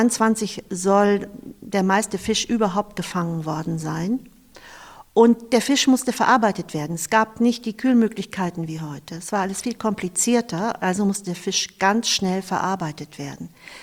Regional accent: Eckernförde, Schleswig-Holstein, Germany; Also hier wohnt meine Familie zu großen Teilen. Ich verbinde ganz viel mit den Orten in Eckernförde und ich bin am Wasser aufgewachsen.

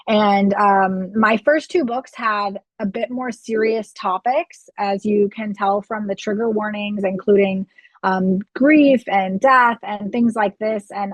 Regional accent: Florida, United States; I grew up in Florida, which is a very hot climate. So we don't have snow for Christmas.

